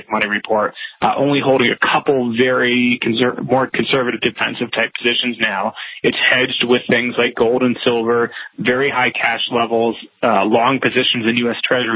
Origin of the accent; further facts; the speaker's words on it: United States; I, as an American, as a individual